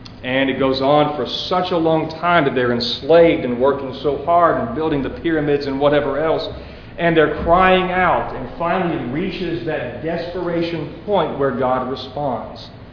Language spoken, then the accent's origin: English; West Virginia, United States; I always think about where I grew up in West Virginia, right along the Ohio River.